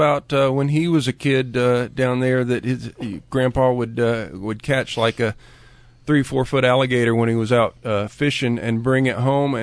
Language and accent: English; Lakeland, Florida, United States; You knew I was from Lakeland?